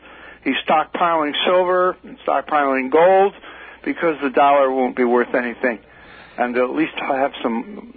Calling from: Manorville, New York, United States; I'm calling from Manorville.

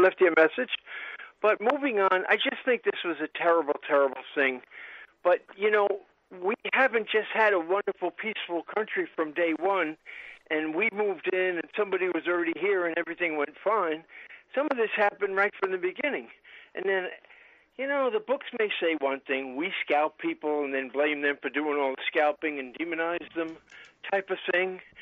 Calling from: Brentwood, New York, United States; from Brentwood. I used to be on the Board of Elections and call you.

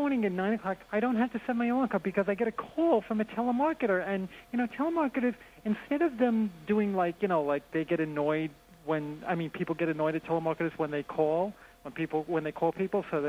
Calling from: Indiana, United States; Yes, I'm calling from Indiana with the conference call feature.

